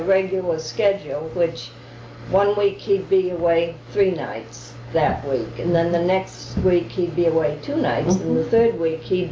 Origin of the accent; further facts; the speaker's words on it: Bangor, Maine, United States; accent: New England; moved away as an adult; I'm originally from Bangor.